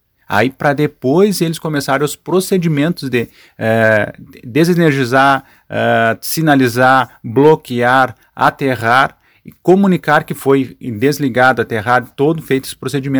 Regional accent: Caçapava, Rio Grande do Sul, Brazil; now in Santa Maria, Brazil; Eu sou natural de Caçapava.

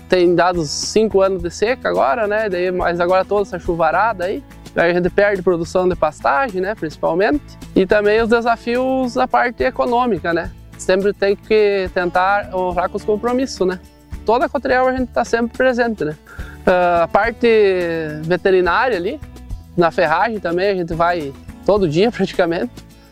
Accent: Campos Borges, Rio Grande do Sul, Brazil; sou aqui de São José, localidade aqui do interior de Campos Borges, associado à unidade da Cotriel de Campos Borges.

